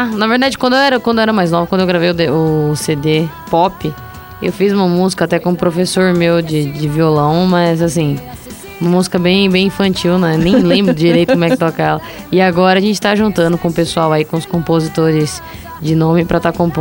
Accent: São Paulo, Brazil; Olha, eu nasci na capital, mas agora eu moro ali pelo Tucuruvi

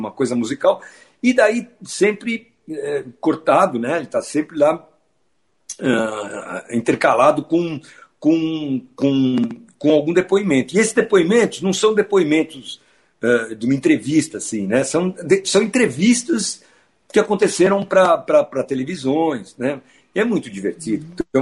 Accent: São Paulo, Brazil; mas como paulistanos, né, que somos, né, a gente tinha essa liberdade de falar, né?

